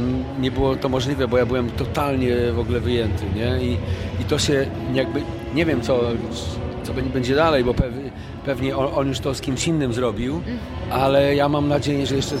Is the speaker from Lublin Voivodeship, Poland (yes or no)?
no; Warsaw, Masovian Voivodeship, Poland; ja jako młody chłopak interesowałem się oczywiście jako Warszawiak powstaniem warszawskim